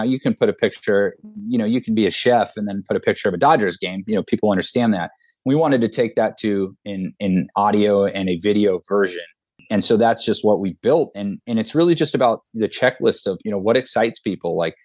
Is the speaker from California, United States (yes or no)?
yes; California, United States; And look, I'm from Southern California. I know nothing about surfing the Great Lakes.